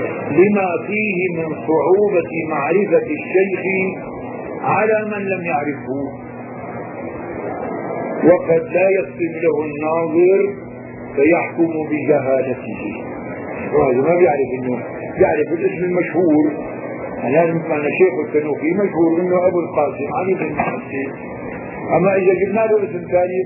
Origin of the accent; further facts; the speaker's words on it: Syria; هلا نحن عندنا بالشام هون مثلا في عندنا العمارة والديوانية